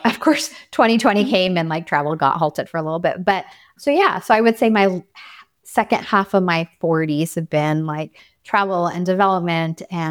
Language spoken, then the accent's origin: English; Arizona, United States; moved away as an adult; now in Texas, United States; we moved from Arizona to Texas at the very end of my 20s. So it was like, I'd always lived in Arizona.